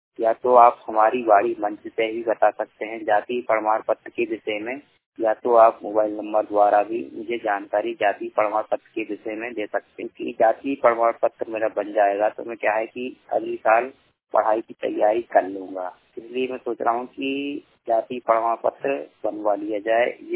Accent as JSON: {"language": "Hindi", "town": "Bhopal", "region": "Madhya Pradesh", "country": "India", "said": "मैं भोपाल जिले का रहने वाला हूँ, मेरी पढ़ाई 12वीं तक है।"}